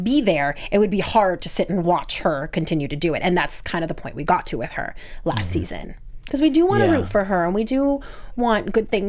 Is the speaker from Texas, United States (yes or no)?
no; Minnesota, United States; I'm from Minnesota. I know those Wisconsin winters are crap.